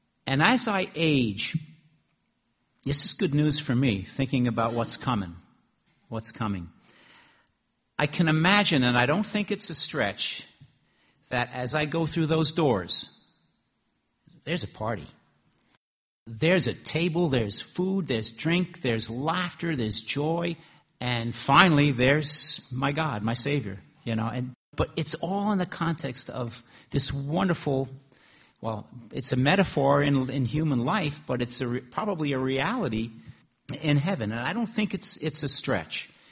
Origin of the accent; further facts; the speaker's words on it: New Jersey, United States; And then I remember at a youth retreat that I went to when I grew up in New Jersey